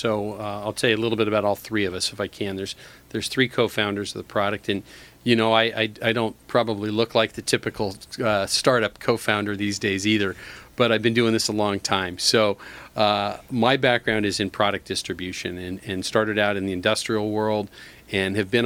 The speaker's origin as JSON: {"language": "English", "town": "Long Beach", "region": "California", "country": "United States", "tie": "born or raised there", "said": "And so we were raised together in Long Beach."}